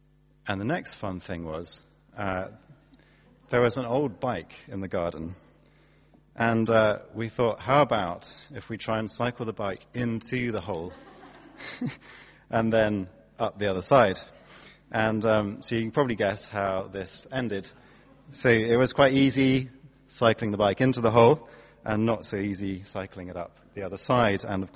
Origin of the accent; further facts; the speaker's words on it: Coventry, West Midlands, United Kingdom; when I was growing up in Coventry, we had a patch of ground in our back garden.